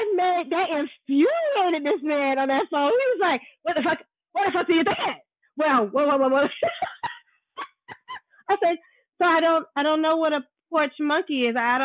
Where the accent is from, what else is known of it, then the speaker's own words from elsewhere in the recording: New York City, New York, United States; I was raised around Black people, so even though I knew that, you know, Mom was Puerto Rican, and, you know, and that I was mixed, I never really identified, even being in Spanish Harlem